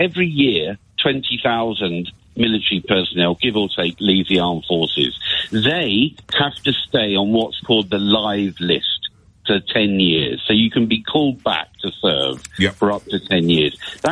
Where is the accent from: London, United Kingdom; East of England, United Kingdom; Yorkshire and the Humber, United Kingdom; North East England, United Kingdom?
London, United Kingdom; Battersea; now in Fuerteventura, Spain; Well, I've relocated, so I'm no longer … from Battersea.